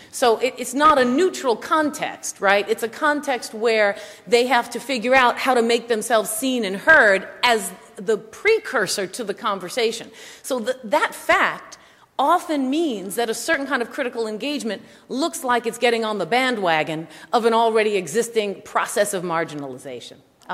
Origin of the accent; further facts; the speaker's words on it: Bronx, New York, United States; I'm from the Bronx. I'm from the Northeast Bronx, Co-op City.